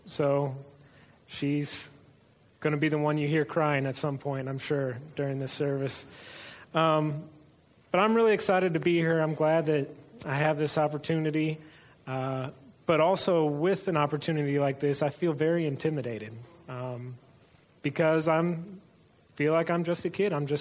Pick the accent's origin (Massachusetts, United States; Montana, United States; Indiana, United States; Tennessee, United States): Indiana, United States; Indianapolis; moved away as an adult; now in Ohio, United States; I was born in Indianapolis and grew up there and spent my first 22 or 23 years there. And I moved to Northwest Ohio 4 years ago with a ministry called Campus Outreach.